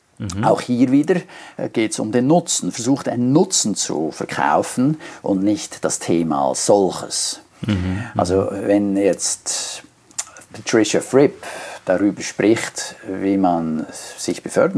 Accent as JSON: {"language": "German", "country": "Switzerland", "said": "ich komme aus der Schweiz. Dann lachen die alle."}